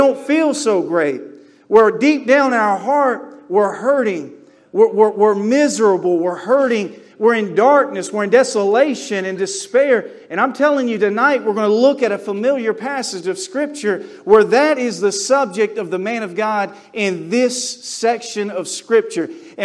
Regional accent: North Carolina, United States; also born or lived in Colorado; now in Rhode Island, United States; I am from North Carolina. I live in Rhode Island, but I'm born and raised in North Carolina. I spent time in the Army, and I lived in Colorado.

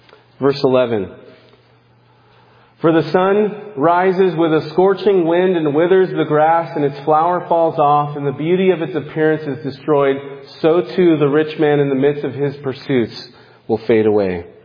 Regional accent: California, United States; It reminds me of growing up in California. Some of my fellow Californians and would understand that every year we had the Santa Ana winds.

